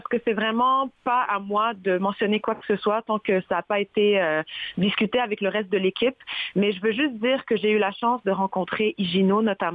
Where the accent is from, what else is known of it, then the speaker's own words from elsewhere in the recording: Trois-Rivières, Quebec, Canada; now in Montreal, Canada; moi, je suis montréalaise, tu sais, je suis québécoise, j'ai grandi à Trois-Rivières, je suis marocaine, je suis pas pratiquante, donc je suis pas musulmane, je suis de culture musulmane